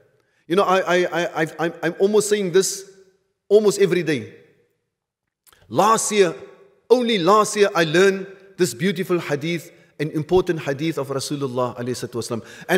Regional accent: Cape Town, Western Cape, South Africa; I said, no, I am from Cape Town and I'm a Muslim.

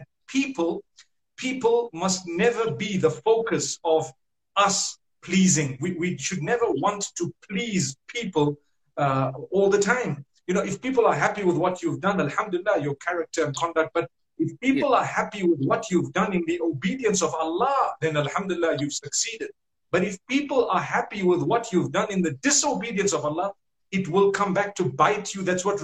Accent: Zimbabwe; Like, I come from Zimbabwe. And the wealthy amongst us here in Zimbabwe, the first amount of money they would earn, they prefer to buy a flashy motor vehicle.

